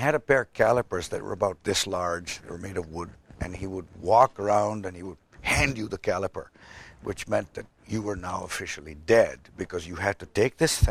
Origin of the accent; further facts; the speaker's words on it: Canada; I'm Canadian.